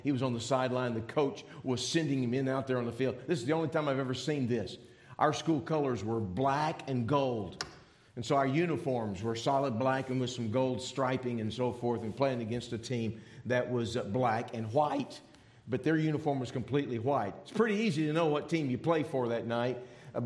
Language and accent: English; Texas, United States; I grew up in Texas. Now, don't get mad.